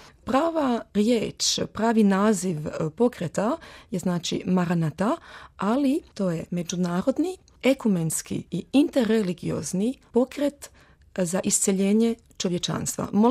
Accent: Paris, Île-de-France, France; also born or lived in Osijek, Croatia; rođena sam u Osijeku krajem 66. godine, ali sam prohodala i popričala u Parizu. Ja se uvijek šalim, kažem da sam više francuskinja nego Francuzi, ali sam ja francuskinja po izboru

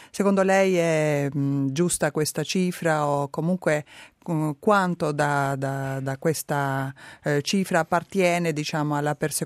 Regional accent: Albania; Io stessa sono albanese, quindi ho incontrato gente che ha attraversato questo martirio.

